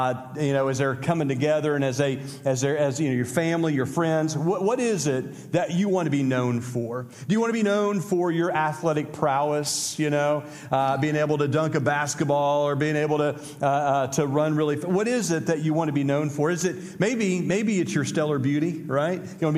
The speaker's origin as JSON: {"language": "English", "region": "Indiana", "country": "United States", "said": "I didn't know that there were vultures in Georgia. I'm from Indiana, and so I'm driving along"}